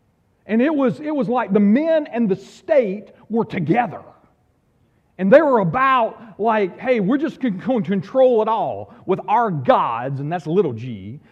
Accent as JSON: {"language": "English", "region": "Deep South", "country": "United States", "tie": "born or raised there", "said": "Well, you know, I grew up in the Deep South where women first."}